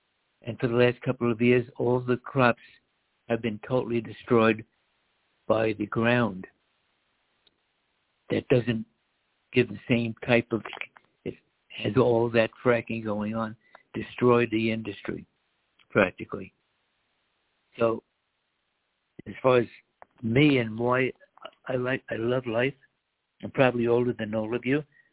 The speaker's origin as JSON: {"language": "English", "country": "United States", "tie": "born or raised there", "said": "When I was a kid growing up in America, there was hardly any word about cancer at all."}